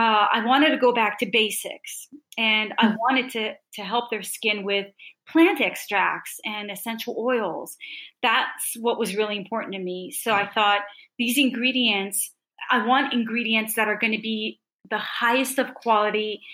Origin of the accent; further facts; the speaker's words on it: San Francisco, California, United States; moved away as an adult; now in Paris, France; I'm from San Francisco, California, and I started doing skincare there. Met my husband, and the deal was I would have to come to Paris. So now I've been here for 20 years.